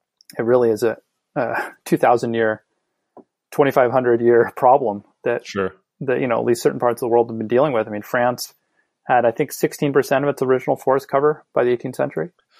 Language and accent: English; Seattle, Washington, United States; I mean, first of all, I'm from the States. I grew up in Seattle